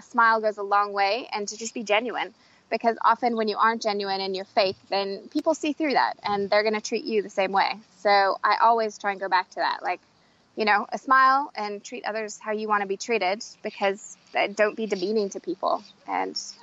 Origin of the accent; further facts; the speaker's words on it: United States; now in Durban, South Africa; my husband is from South Africa and I'm from the United States. And we met living in Miami, Florida, which neither of us really ever felt like home.